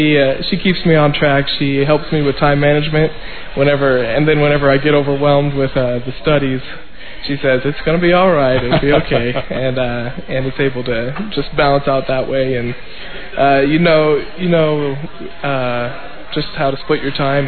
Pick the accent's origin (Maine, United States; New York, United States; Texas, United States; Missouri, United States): Missouri, United States; Maryville; it's a great opportunity to have to grow up in Maryville and see what Bearcat football has meant to everybody